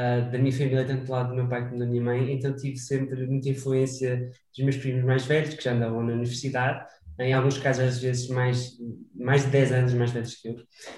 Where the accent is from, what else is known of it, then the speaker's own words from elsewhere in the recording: Esposende, Braga, Portugal; now in Lisbon, Portugal; Eu sou originalmente de Esposende